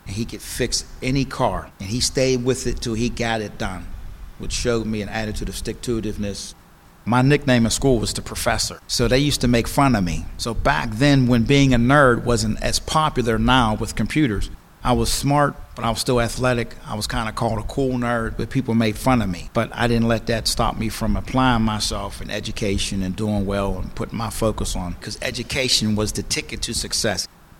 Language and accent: English; Pennsylvania, United States; I grew up in Northview Heights on Penforth Street. With Northview, it was a lot of families, a strong community of families, reoccurring generations, so you knew everybody.